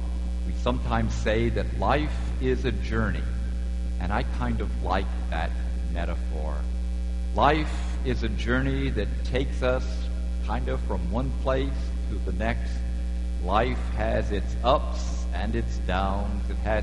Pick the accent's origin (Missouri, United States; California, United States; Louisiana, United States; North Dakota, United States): Louisiana, United States; when Mary and I went back to Louisiana to work on Hurricane Katrina reconstruction, and we went to my hometown and looked up Tommy.